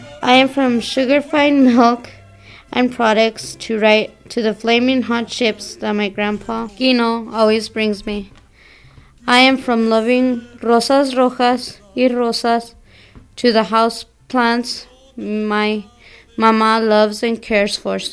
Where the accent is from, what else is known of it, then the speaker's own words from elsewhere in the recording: Albuquerque, New Mexico, United States; born there; Oh, well, I was born here in Albuquerque.